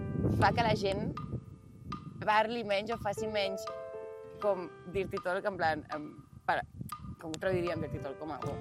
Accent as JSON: {"language": "Catalan", "town": "Barcelona", "region": "Catalonia", "country": "Spain", "accent": "Barcelona Catalan", "first_language": "Catalan", "said": "és la meva llengua de sempre, a casa meva sempre s'ha parlat català. Últimament tinc una relació una mica complicada, perquè també me n'adono que tinc un català molt barceloní i bastant cutre, i faig molts castellanismes"}